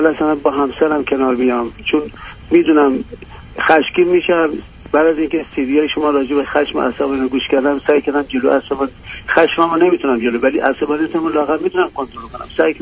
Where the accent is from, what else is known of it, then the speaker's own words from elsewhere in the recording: Iran; moved away; من چندی ساله که از ایران اومدم بیرون،